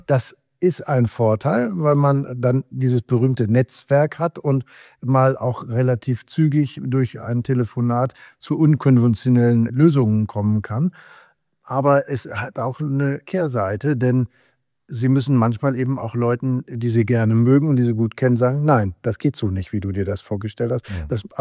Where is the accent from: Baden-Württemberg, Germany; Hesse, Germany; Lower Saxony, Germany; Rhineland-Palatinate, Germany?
Lower Saxony, Germany; Jever; Natürlich am liebsten in meiner Heimatstadt.